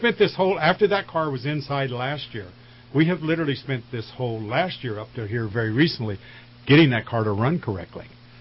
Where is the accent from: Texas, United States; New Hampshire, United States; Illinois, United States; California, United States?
California, United States; Beaver; also born or lived in Alturas / Fall River; I was actually born in Alturas. I was raised in Beaver and Fall River.